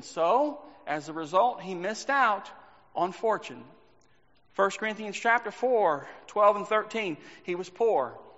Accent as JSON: {"language": "English", "region": "Texas", "country": "United States", "tie": "born or raised there", "said": "when I was growing up in Texas"}